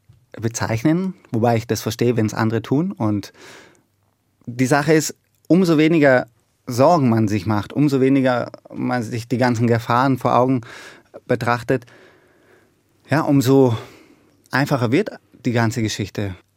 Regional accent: Germany; Zu Hause fühle ich mich auf jeden Fall in Deutschland. Deutschland ist mein Zuhause, Deutschland ist auch meine Heimat, meine Muttersprache. Aber ich fühle mich fast überall wohl, aber die Heimat ist Deutschland.

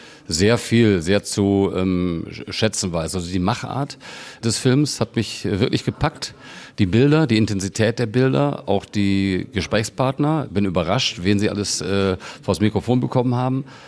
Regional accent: Hannover, Lower Saxony, Germany; wir kommen aus dem Niedersächsischen, aus Hannover.

